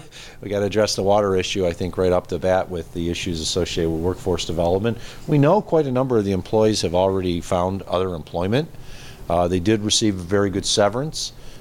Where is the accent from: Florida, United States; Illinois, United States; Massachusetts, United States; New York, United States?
New York, United States; Lackawanna; I do not want this to be a many-year experience like my hometown of Lackawanna dealt with regards to the Bethlehem Steel site